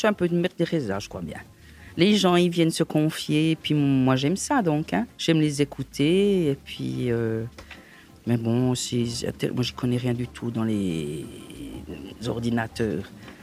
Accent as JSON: {"language": "French", "town": "Courtételle", "region": "Jura", "country": "Switzerland", "tie": "born or raised there", "said": "moi, quand j'étais enfant, j'habitais à Courtétel, on avait une école enfantine, puis on avait des sœurs."}